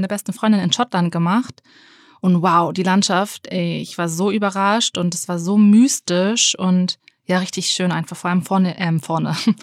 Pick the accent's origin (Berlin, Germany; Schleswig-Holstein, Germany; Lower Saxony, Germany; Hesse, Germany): Schleswig-Holstein, Germany; Henstedt-Ulzburg; Aus Henschedt-Ulzburg.